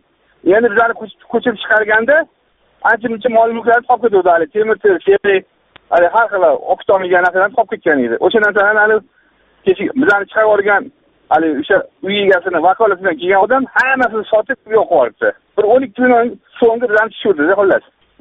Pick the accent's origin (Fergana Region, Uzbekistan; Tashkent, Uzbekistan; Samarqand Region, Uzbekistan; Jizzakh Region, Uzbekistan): Tashkent, Uzbekistan; Toshkentdanman.